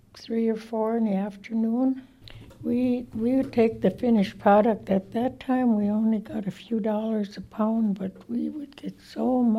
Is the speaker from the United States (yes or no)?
yes; Nett Lake, Minnesota, United States; I am an elder here from the reservation. I was born here up in Hattie Brown's house. Grew up as a child here.